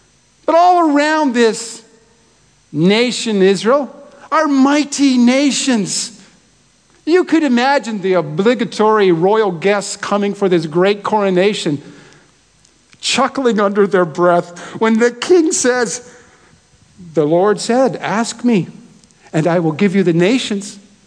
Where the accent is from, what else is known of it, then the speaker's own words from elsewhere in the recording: British Columbia, Canada; We would be embarrassed as British Columbians to call it a mountain.